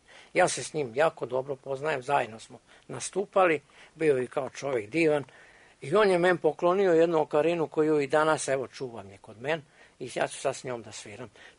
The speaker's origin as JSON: {"language": "Serbian", "town": "Vlaška", "region": "Belgrade", "country": "Serbia", "tie": "born or raised there", "said": "Sad se nalazim u penziji i vratio sam se u moj rodni kraj, selo Vlaška kod Mladenovca"}